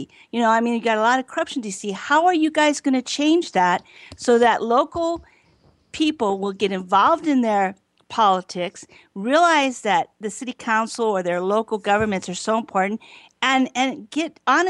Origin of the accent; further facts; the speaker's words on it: Douglas, Arizona, United States; also born or lived in New York City, United States; I came back from New York City and moved back to my small town of Douglas on the Mexican border.